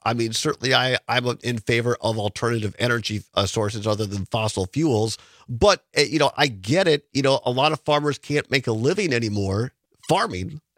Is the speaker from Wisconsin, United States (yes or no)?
yes; Wisconsin, United States; I grew up in Richland County where they're doing larger solar panel programs.